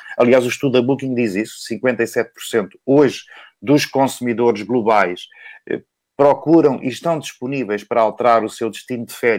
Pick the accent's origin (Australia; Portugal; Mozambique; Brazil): Portugal; Tentúgal, Coimbra; eu sou de Tentúgal, que é uma vila aqui bem perto de Coimbra, fica aqui entre Coimbra e a Figueira da Foz